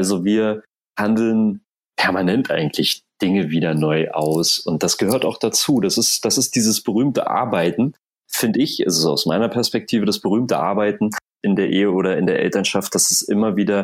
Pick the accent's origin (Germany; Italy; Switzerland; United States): Germany; Tangerhütte, Saxony-Anhalt; genauso wie meine Mutter in meiner Heimatstadt Tangerhütte gearbeitet haben